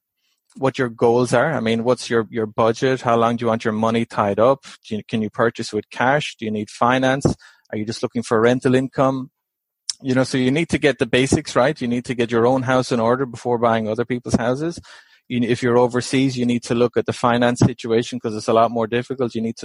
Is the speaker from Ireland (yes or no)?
yes; Ireland; I'm Irish originally.